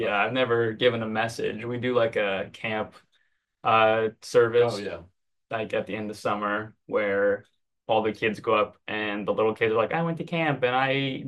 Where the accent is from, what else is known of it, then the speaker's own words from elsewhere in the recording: Lee's Summit, Missouri, United States; I'm from Lee Summit, Missouri. I attend Liberty Street Community of Christ in Independence. Grew up always going to church.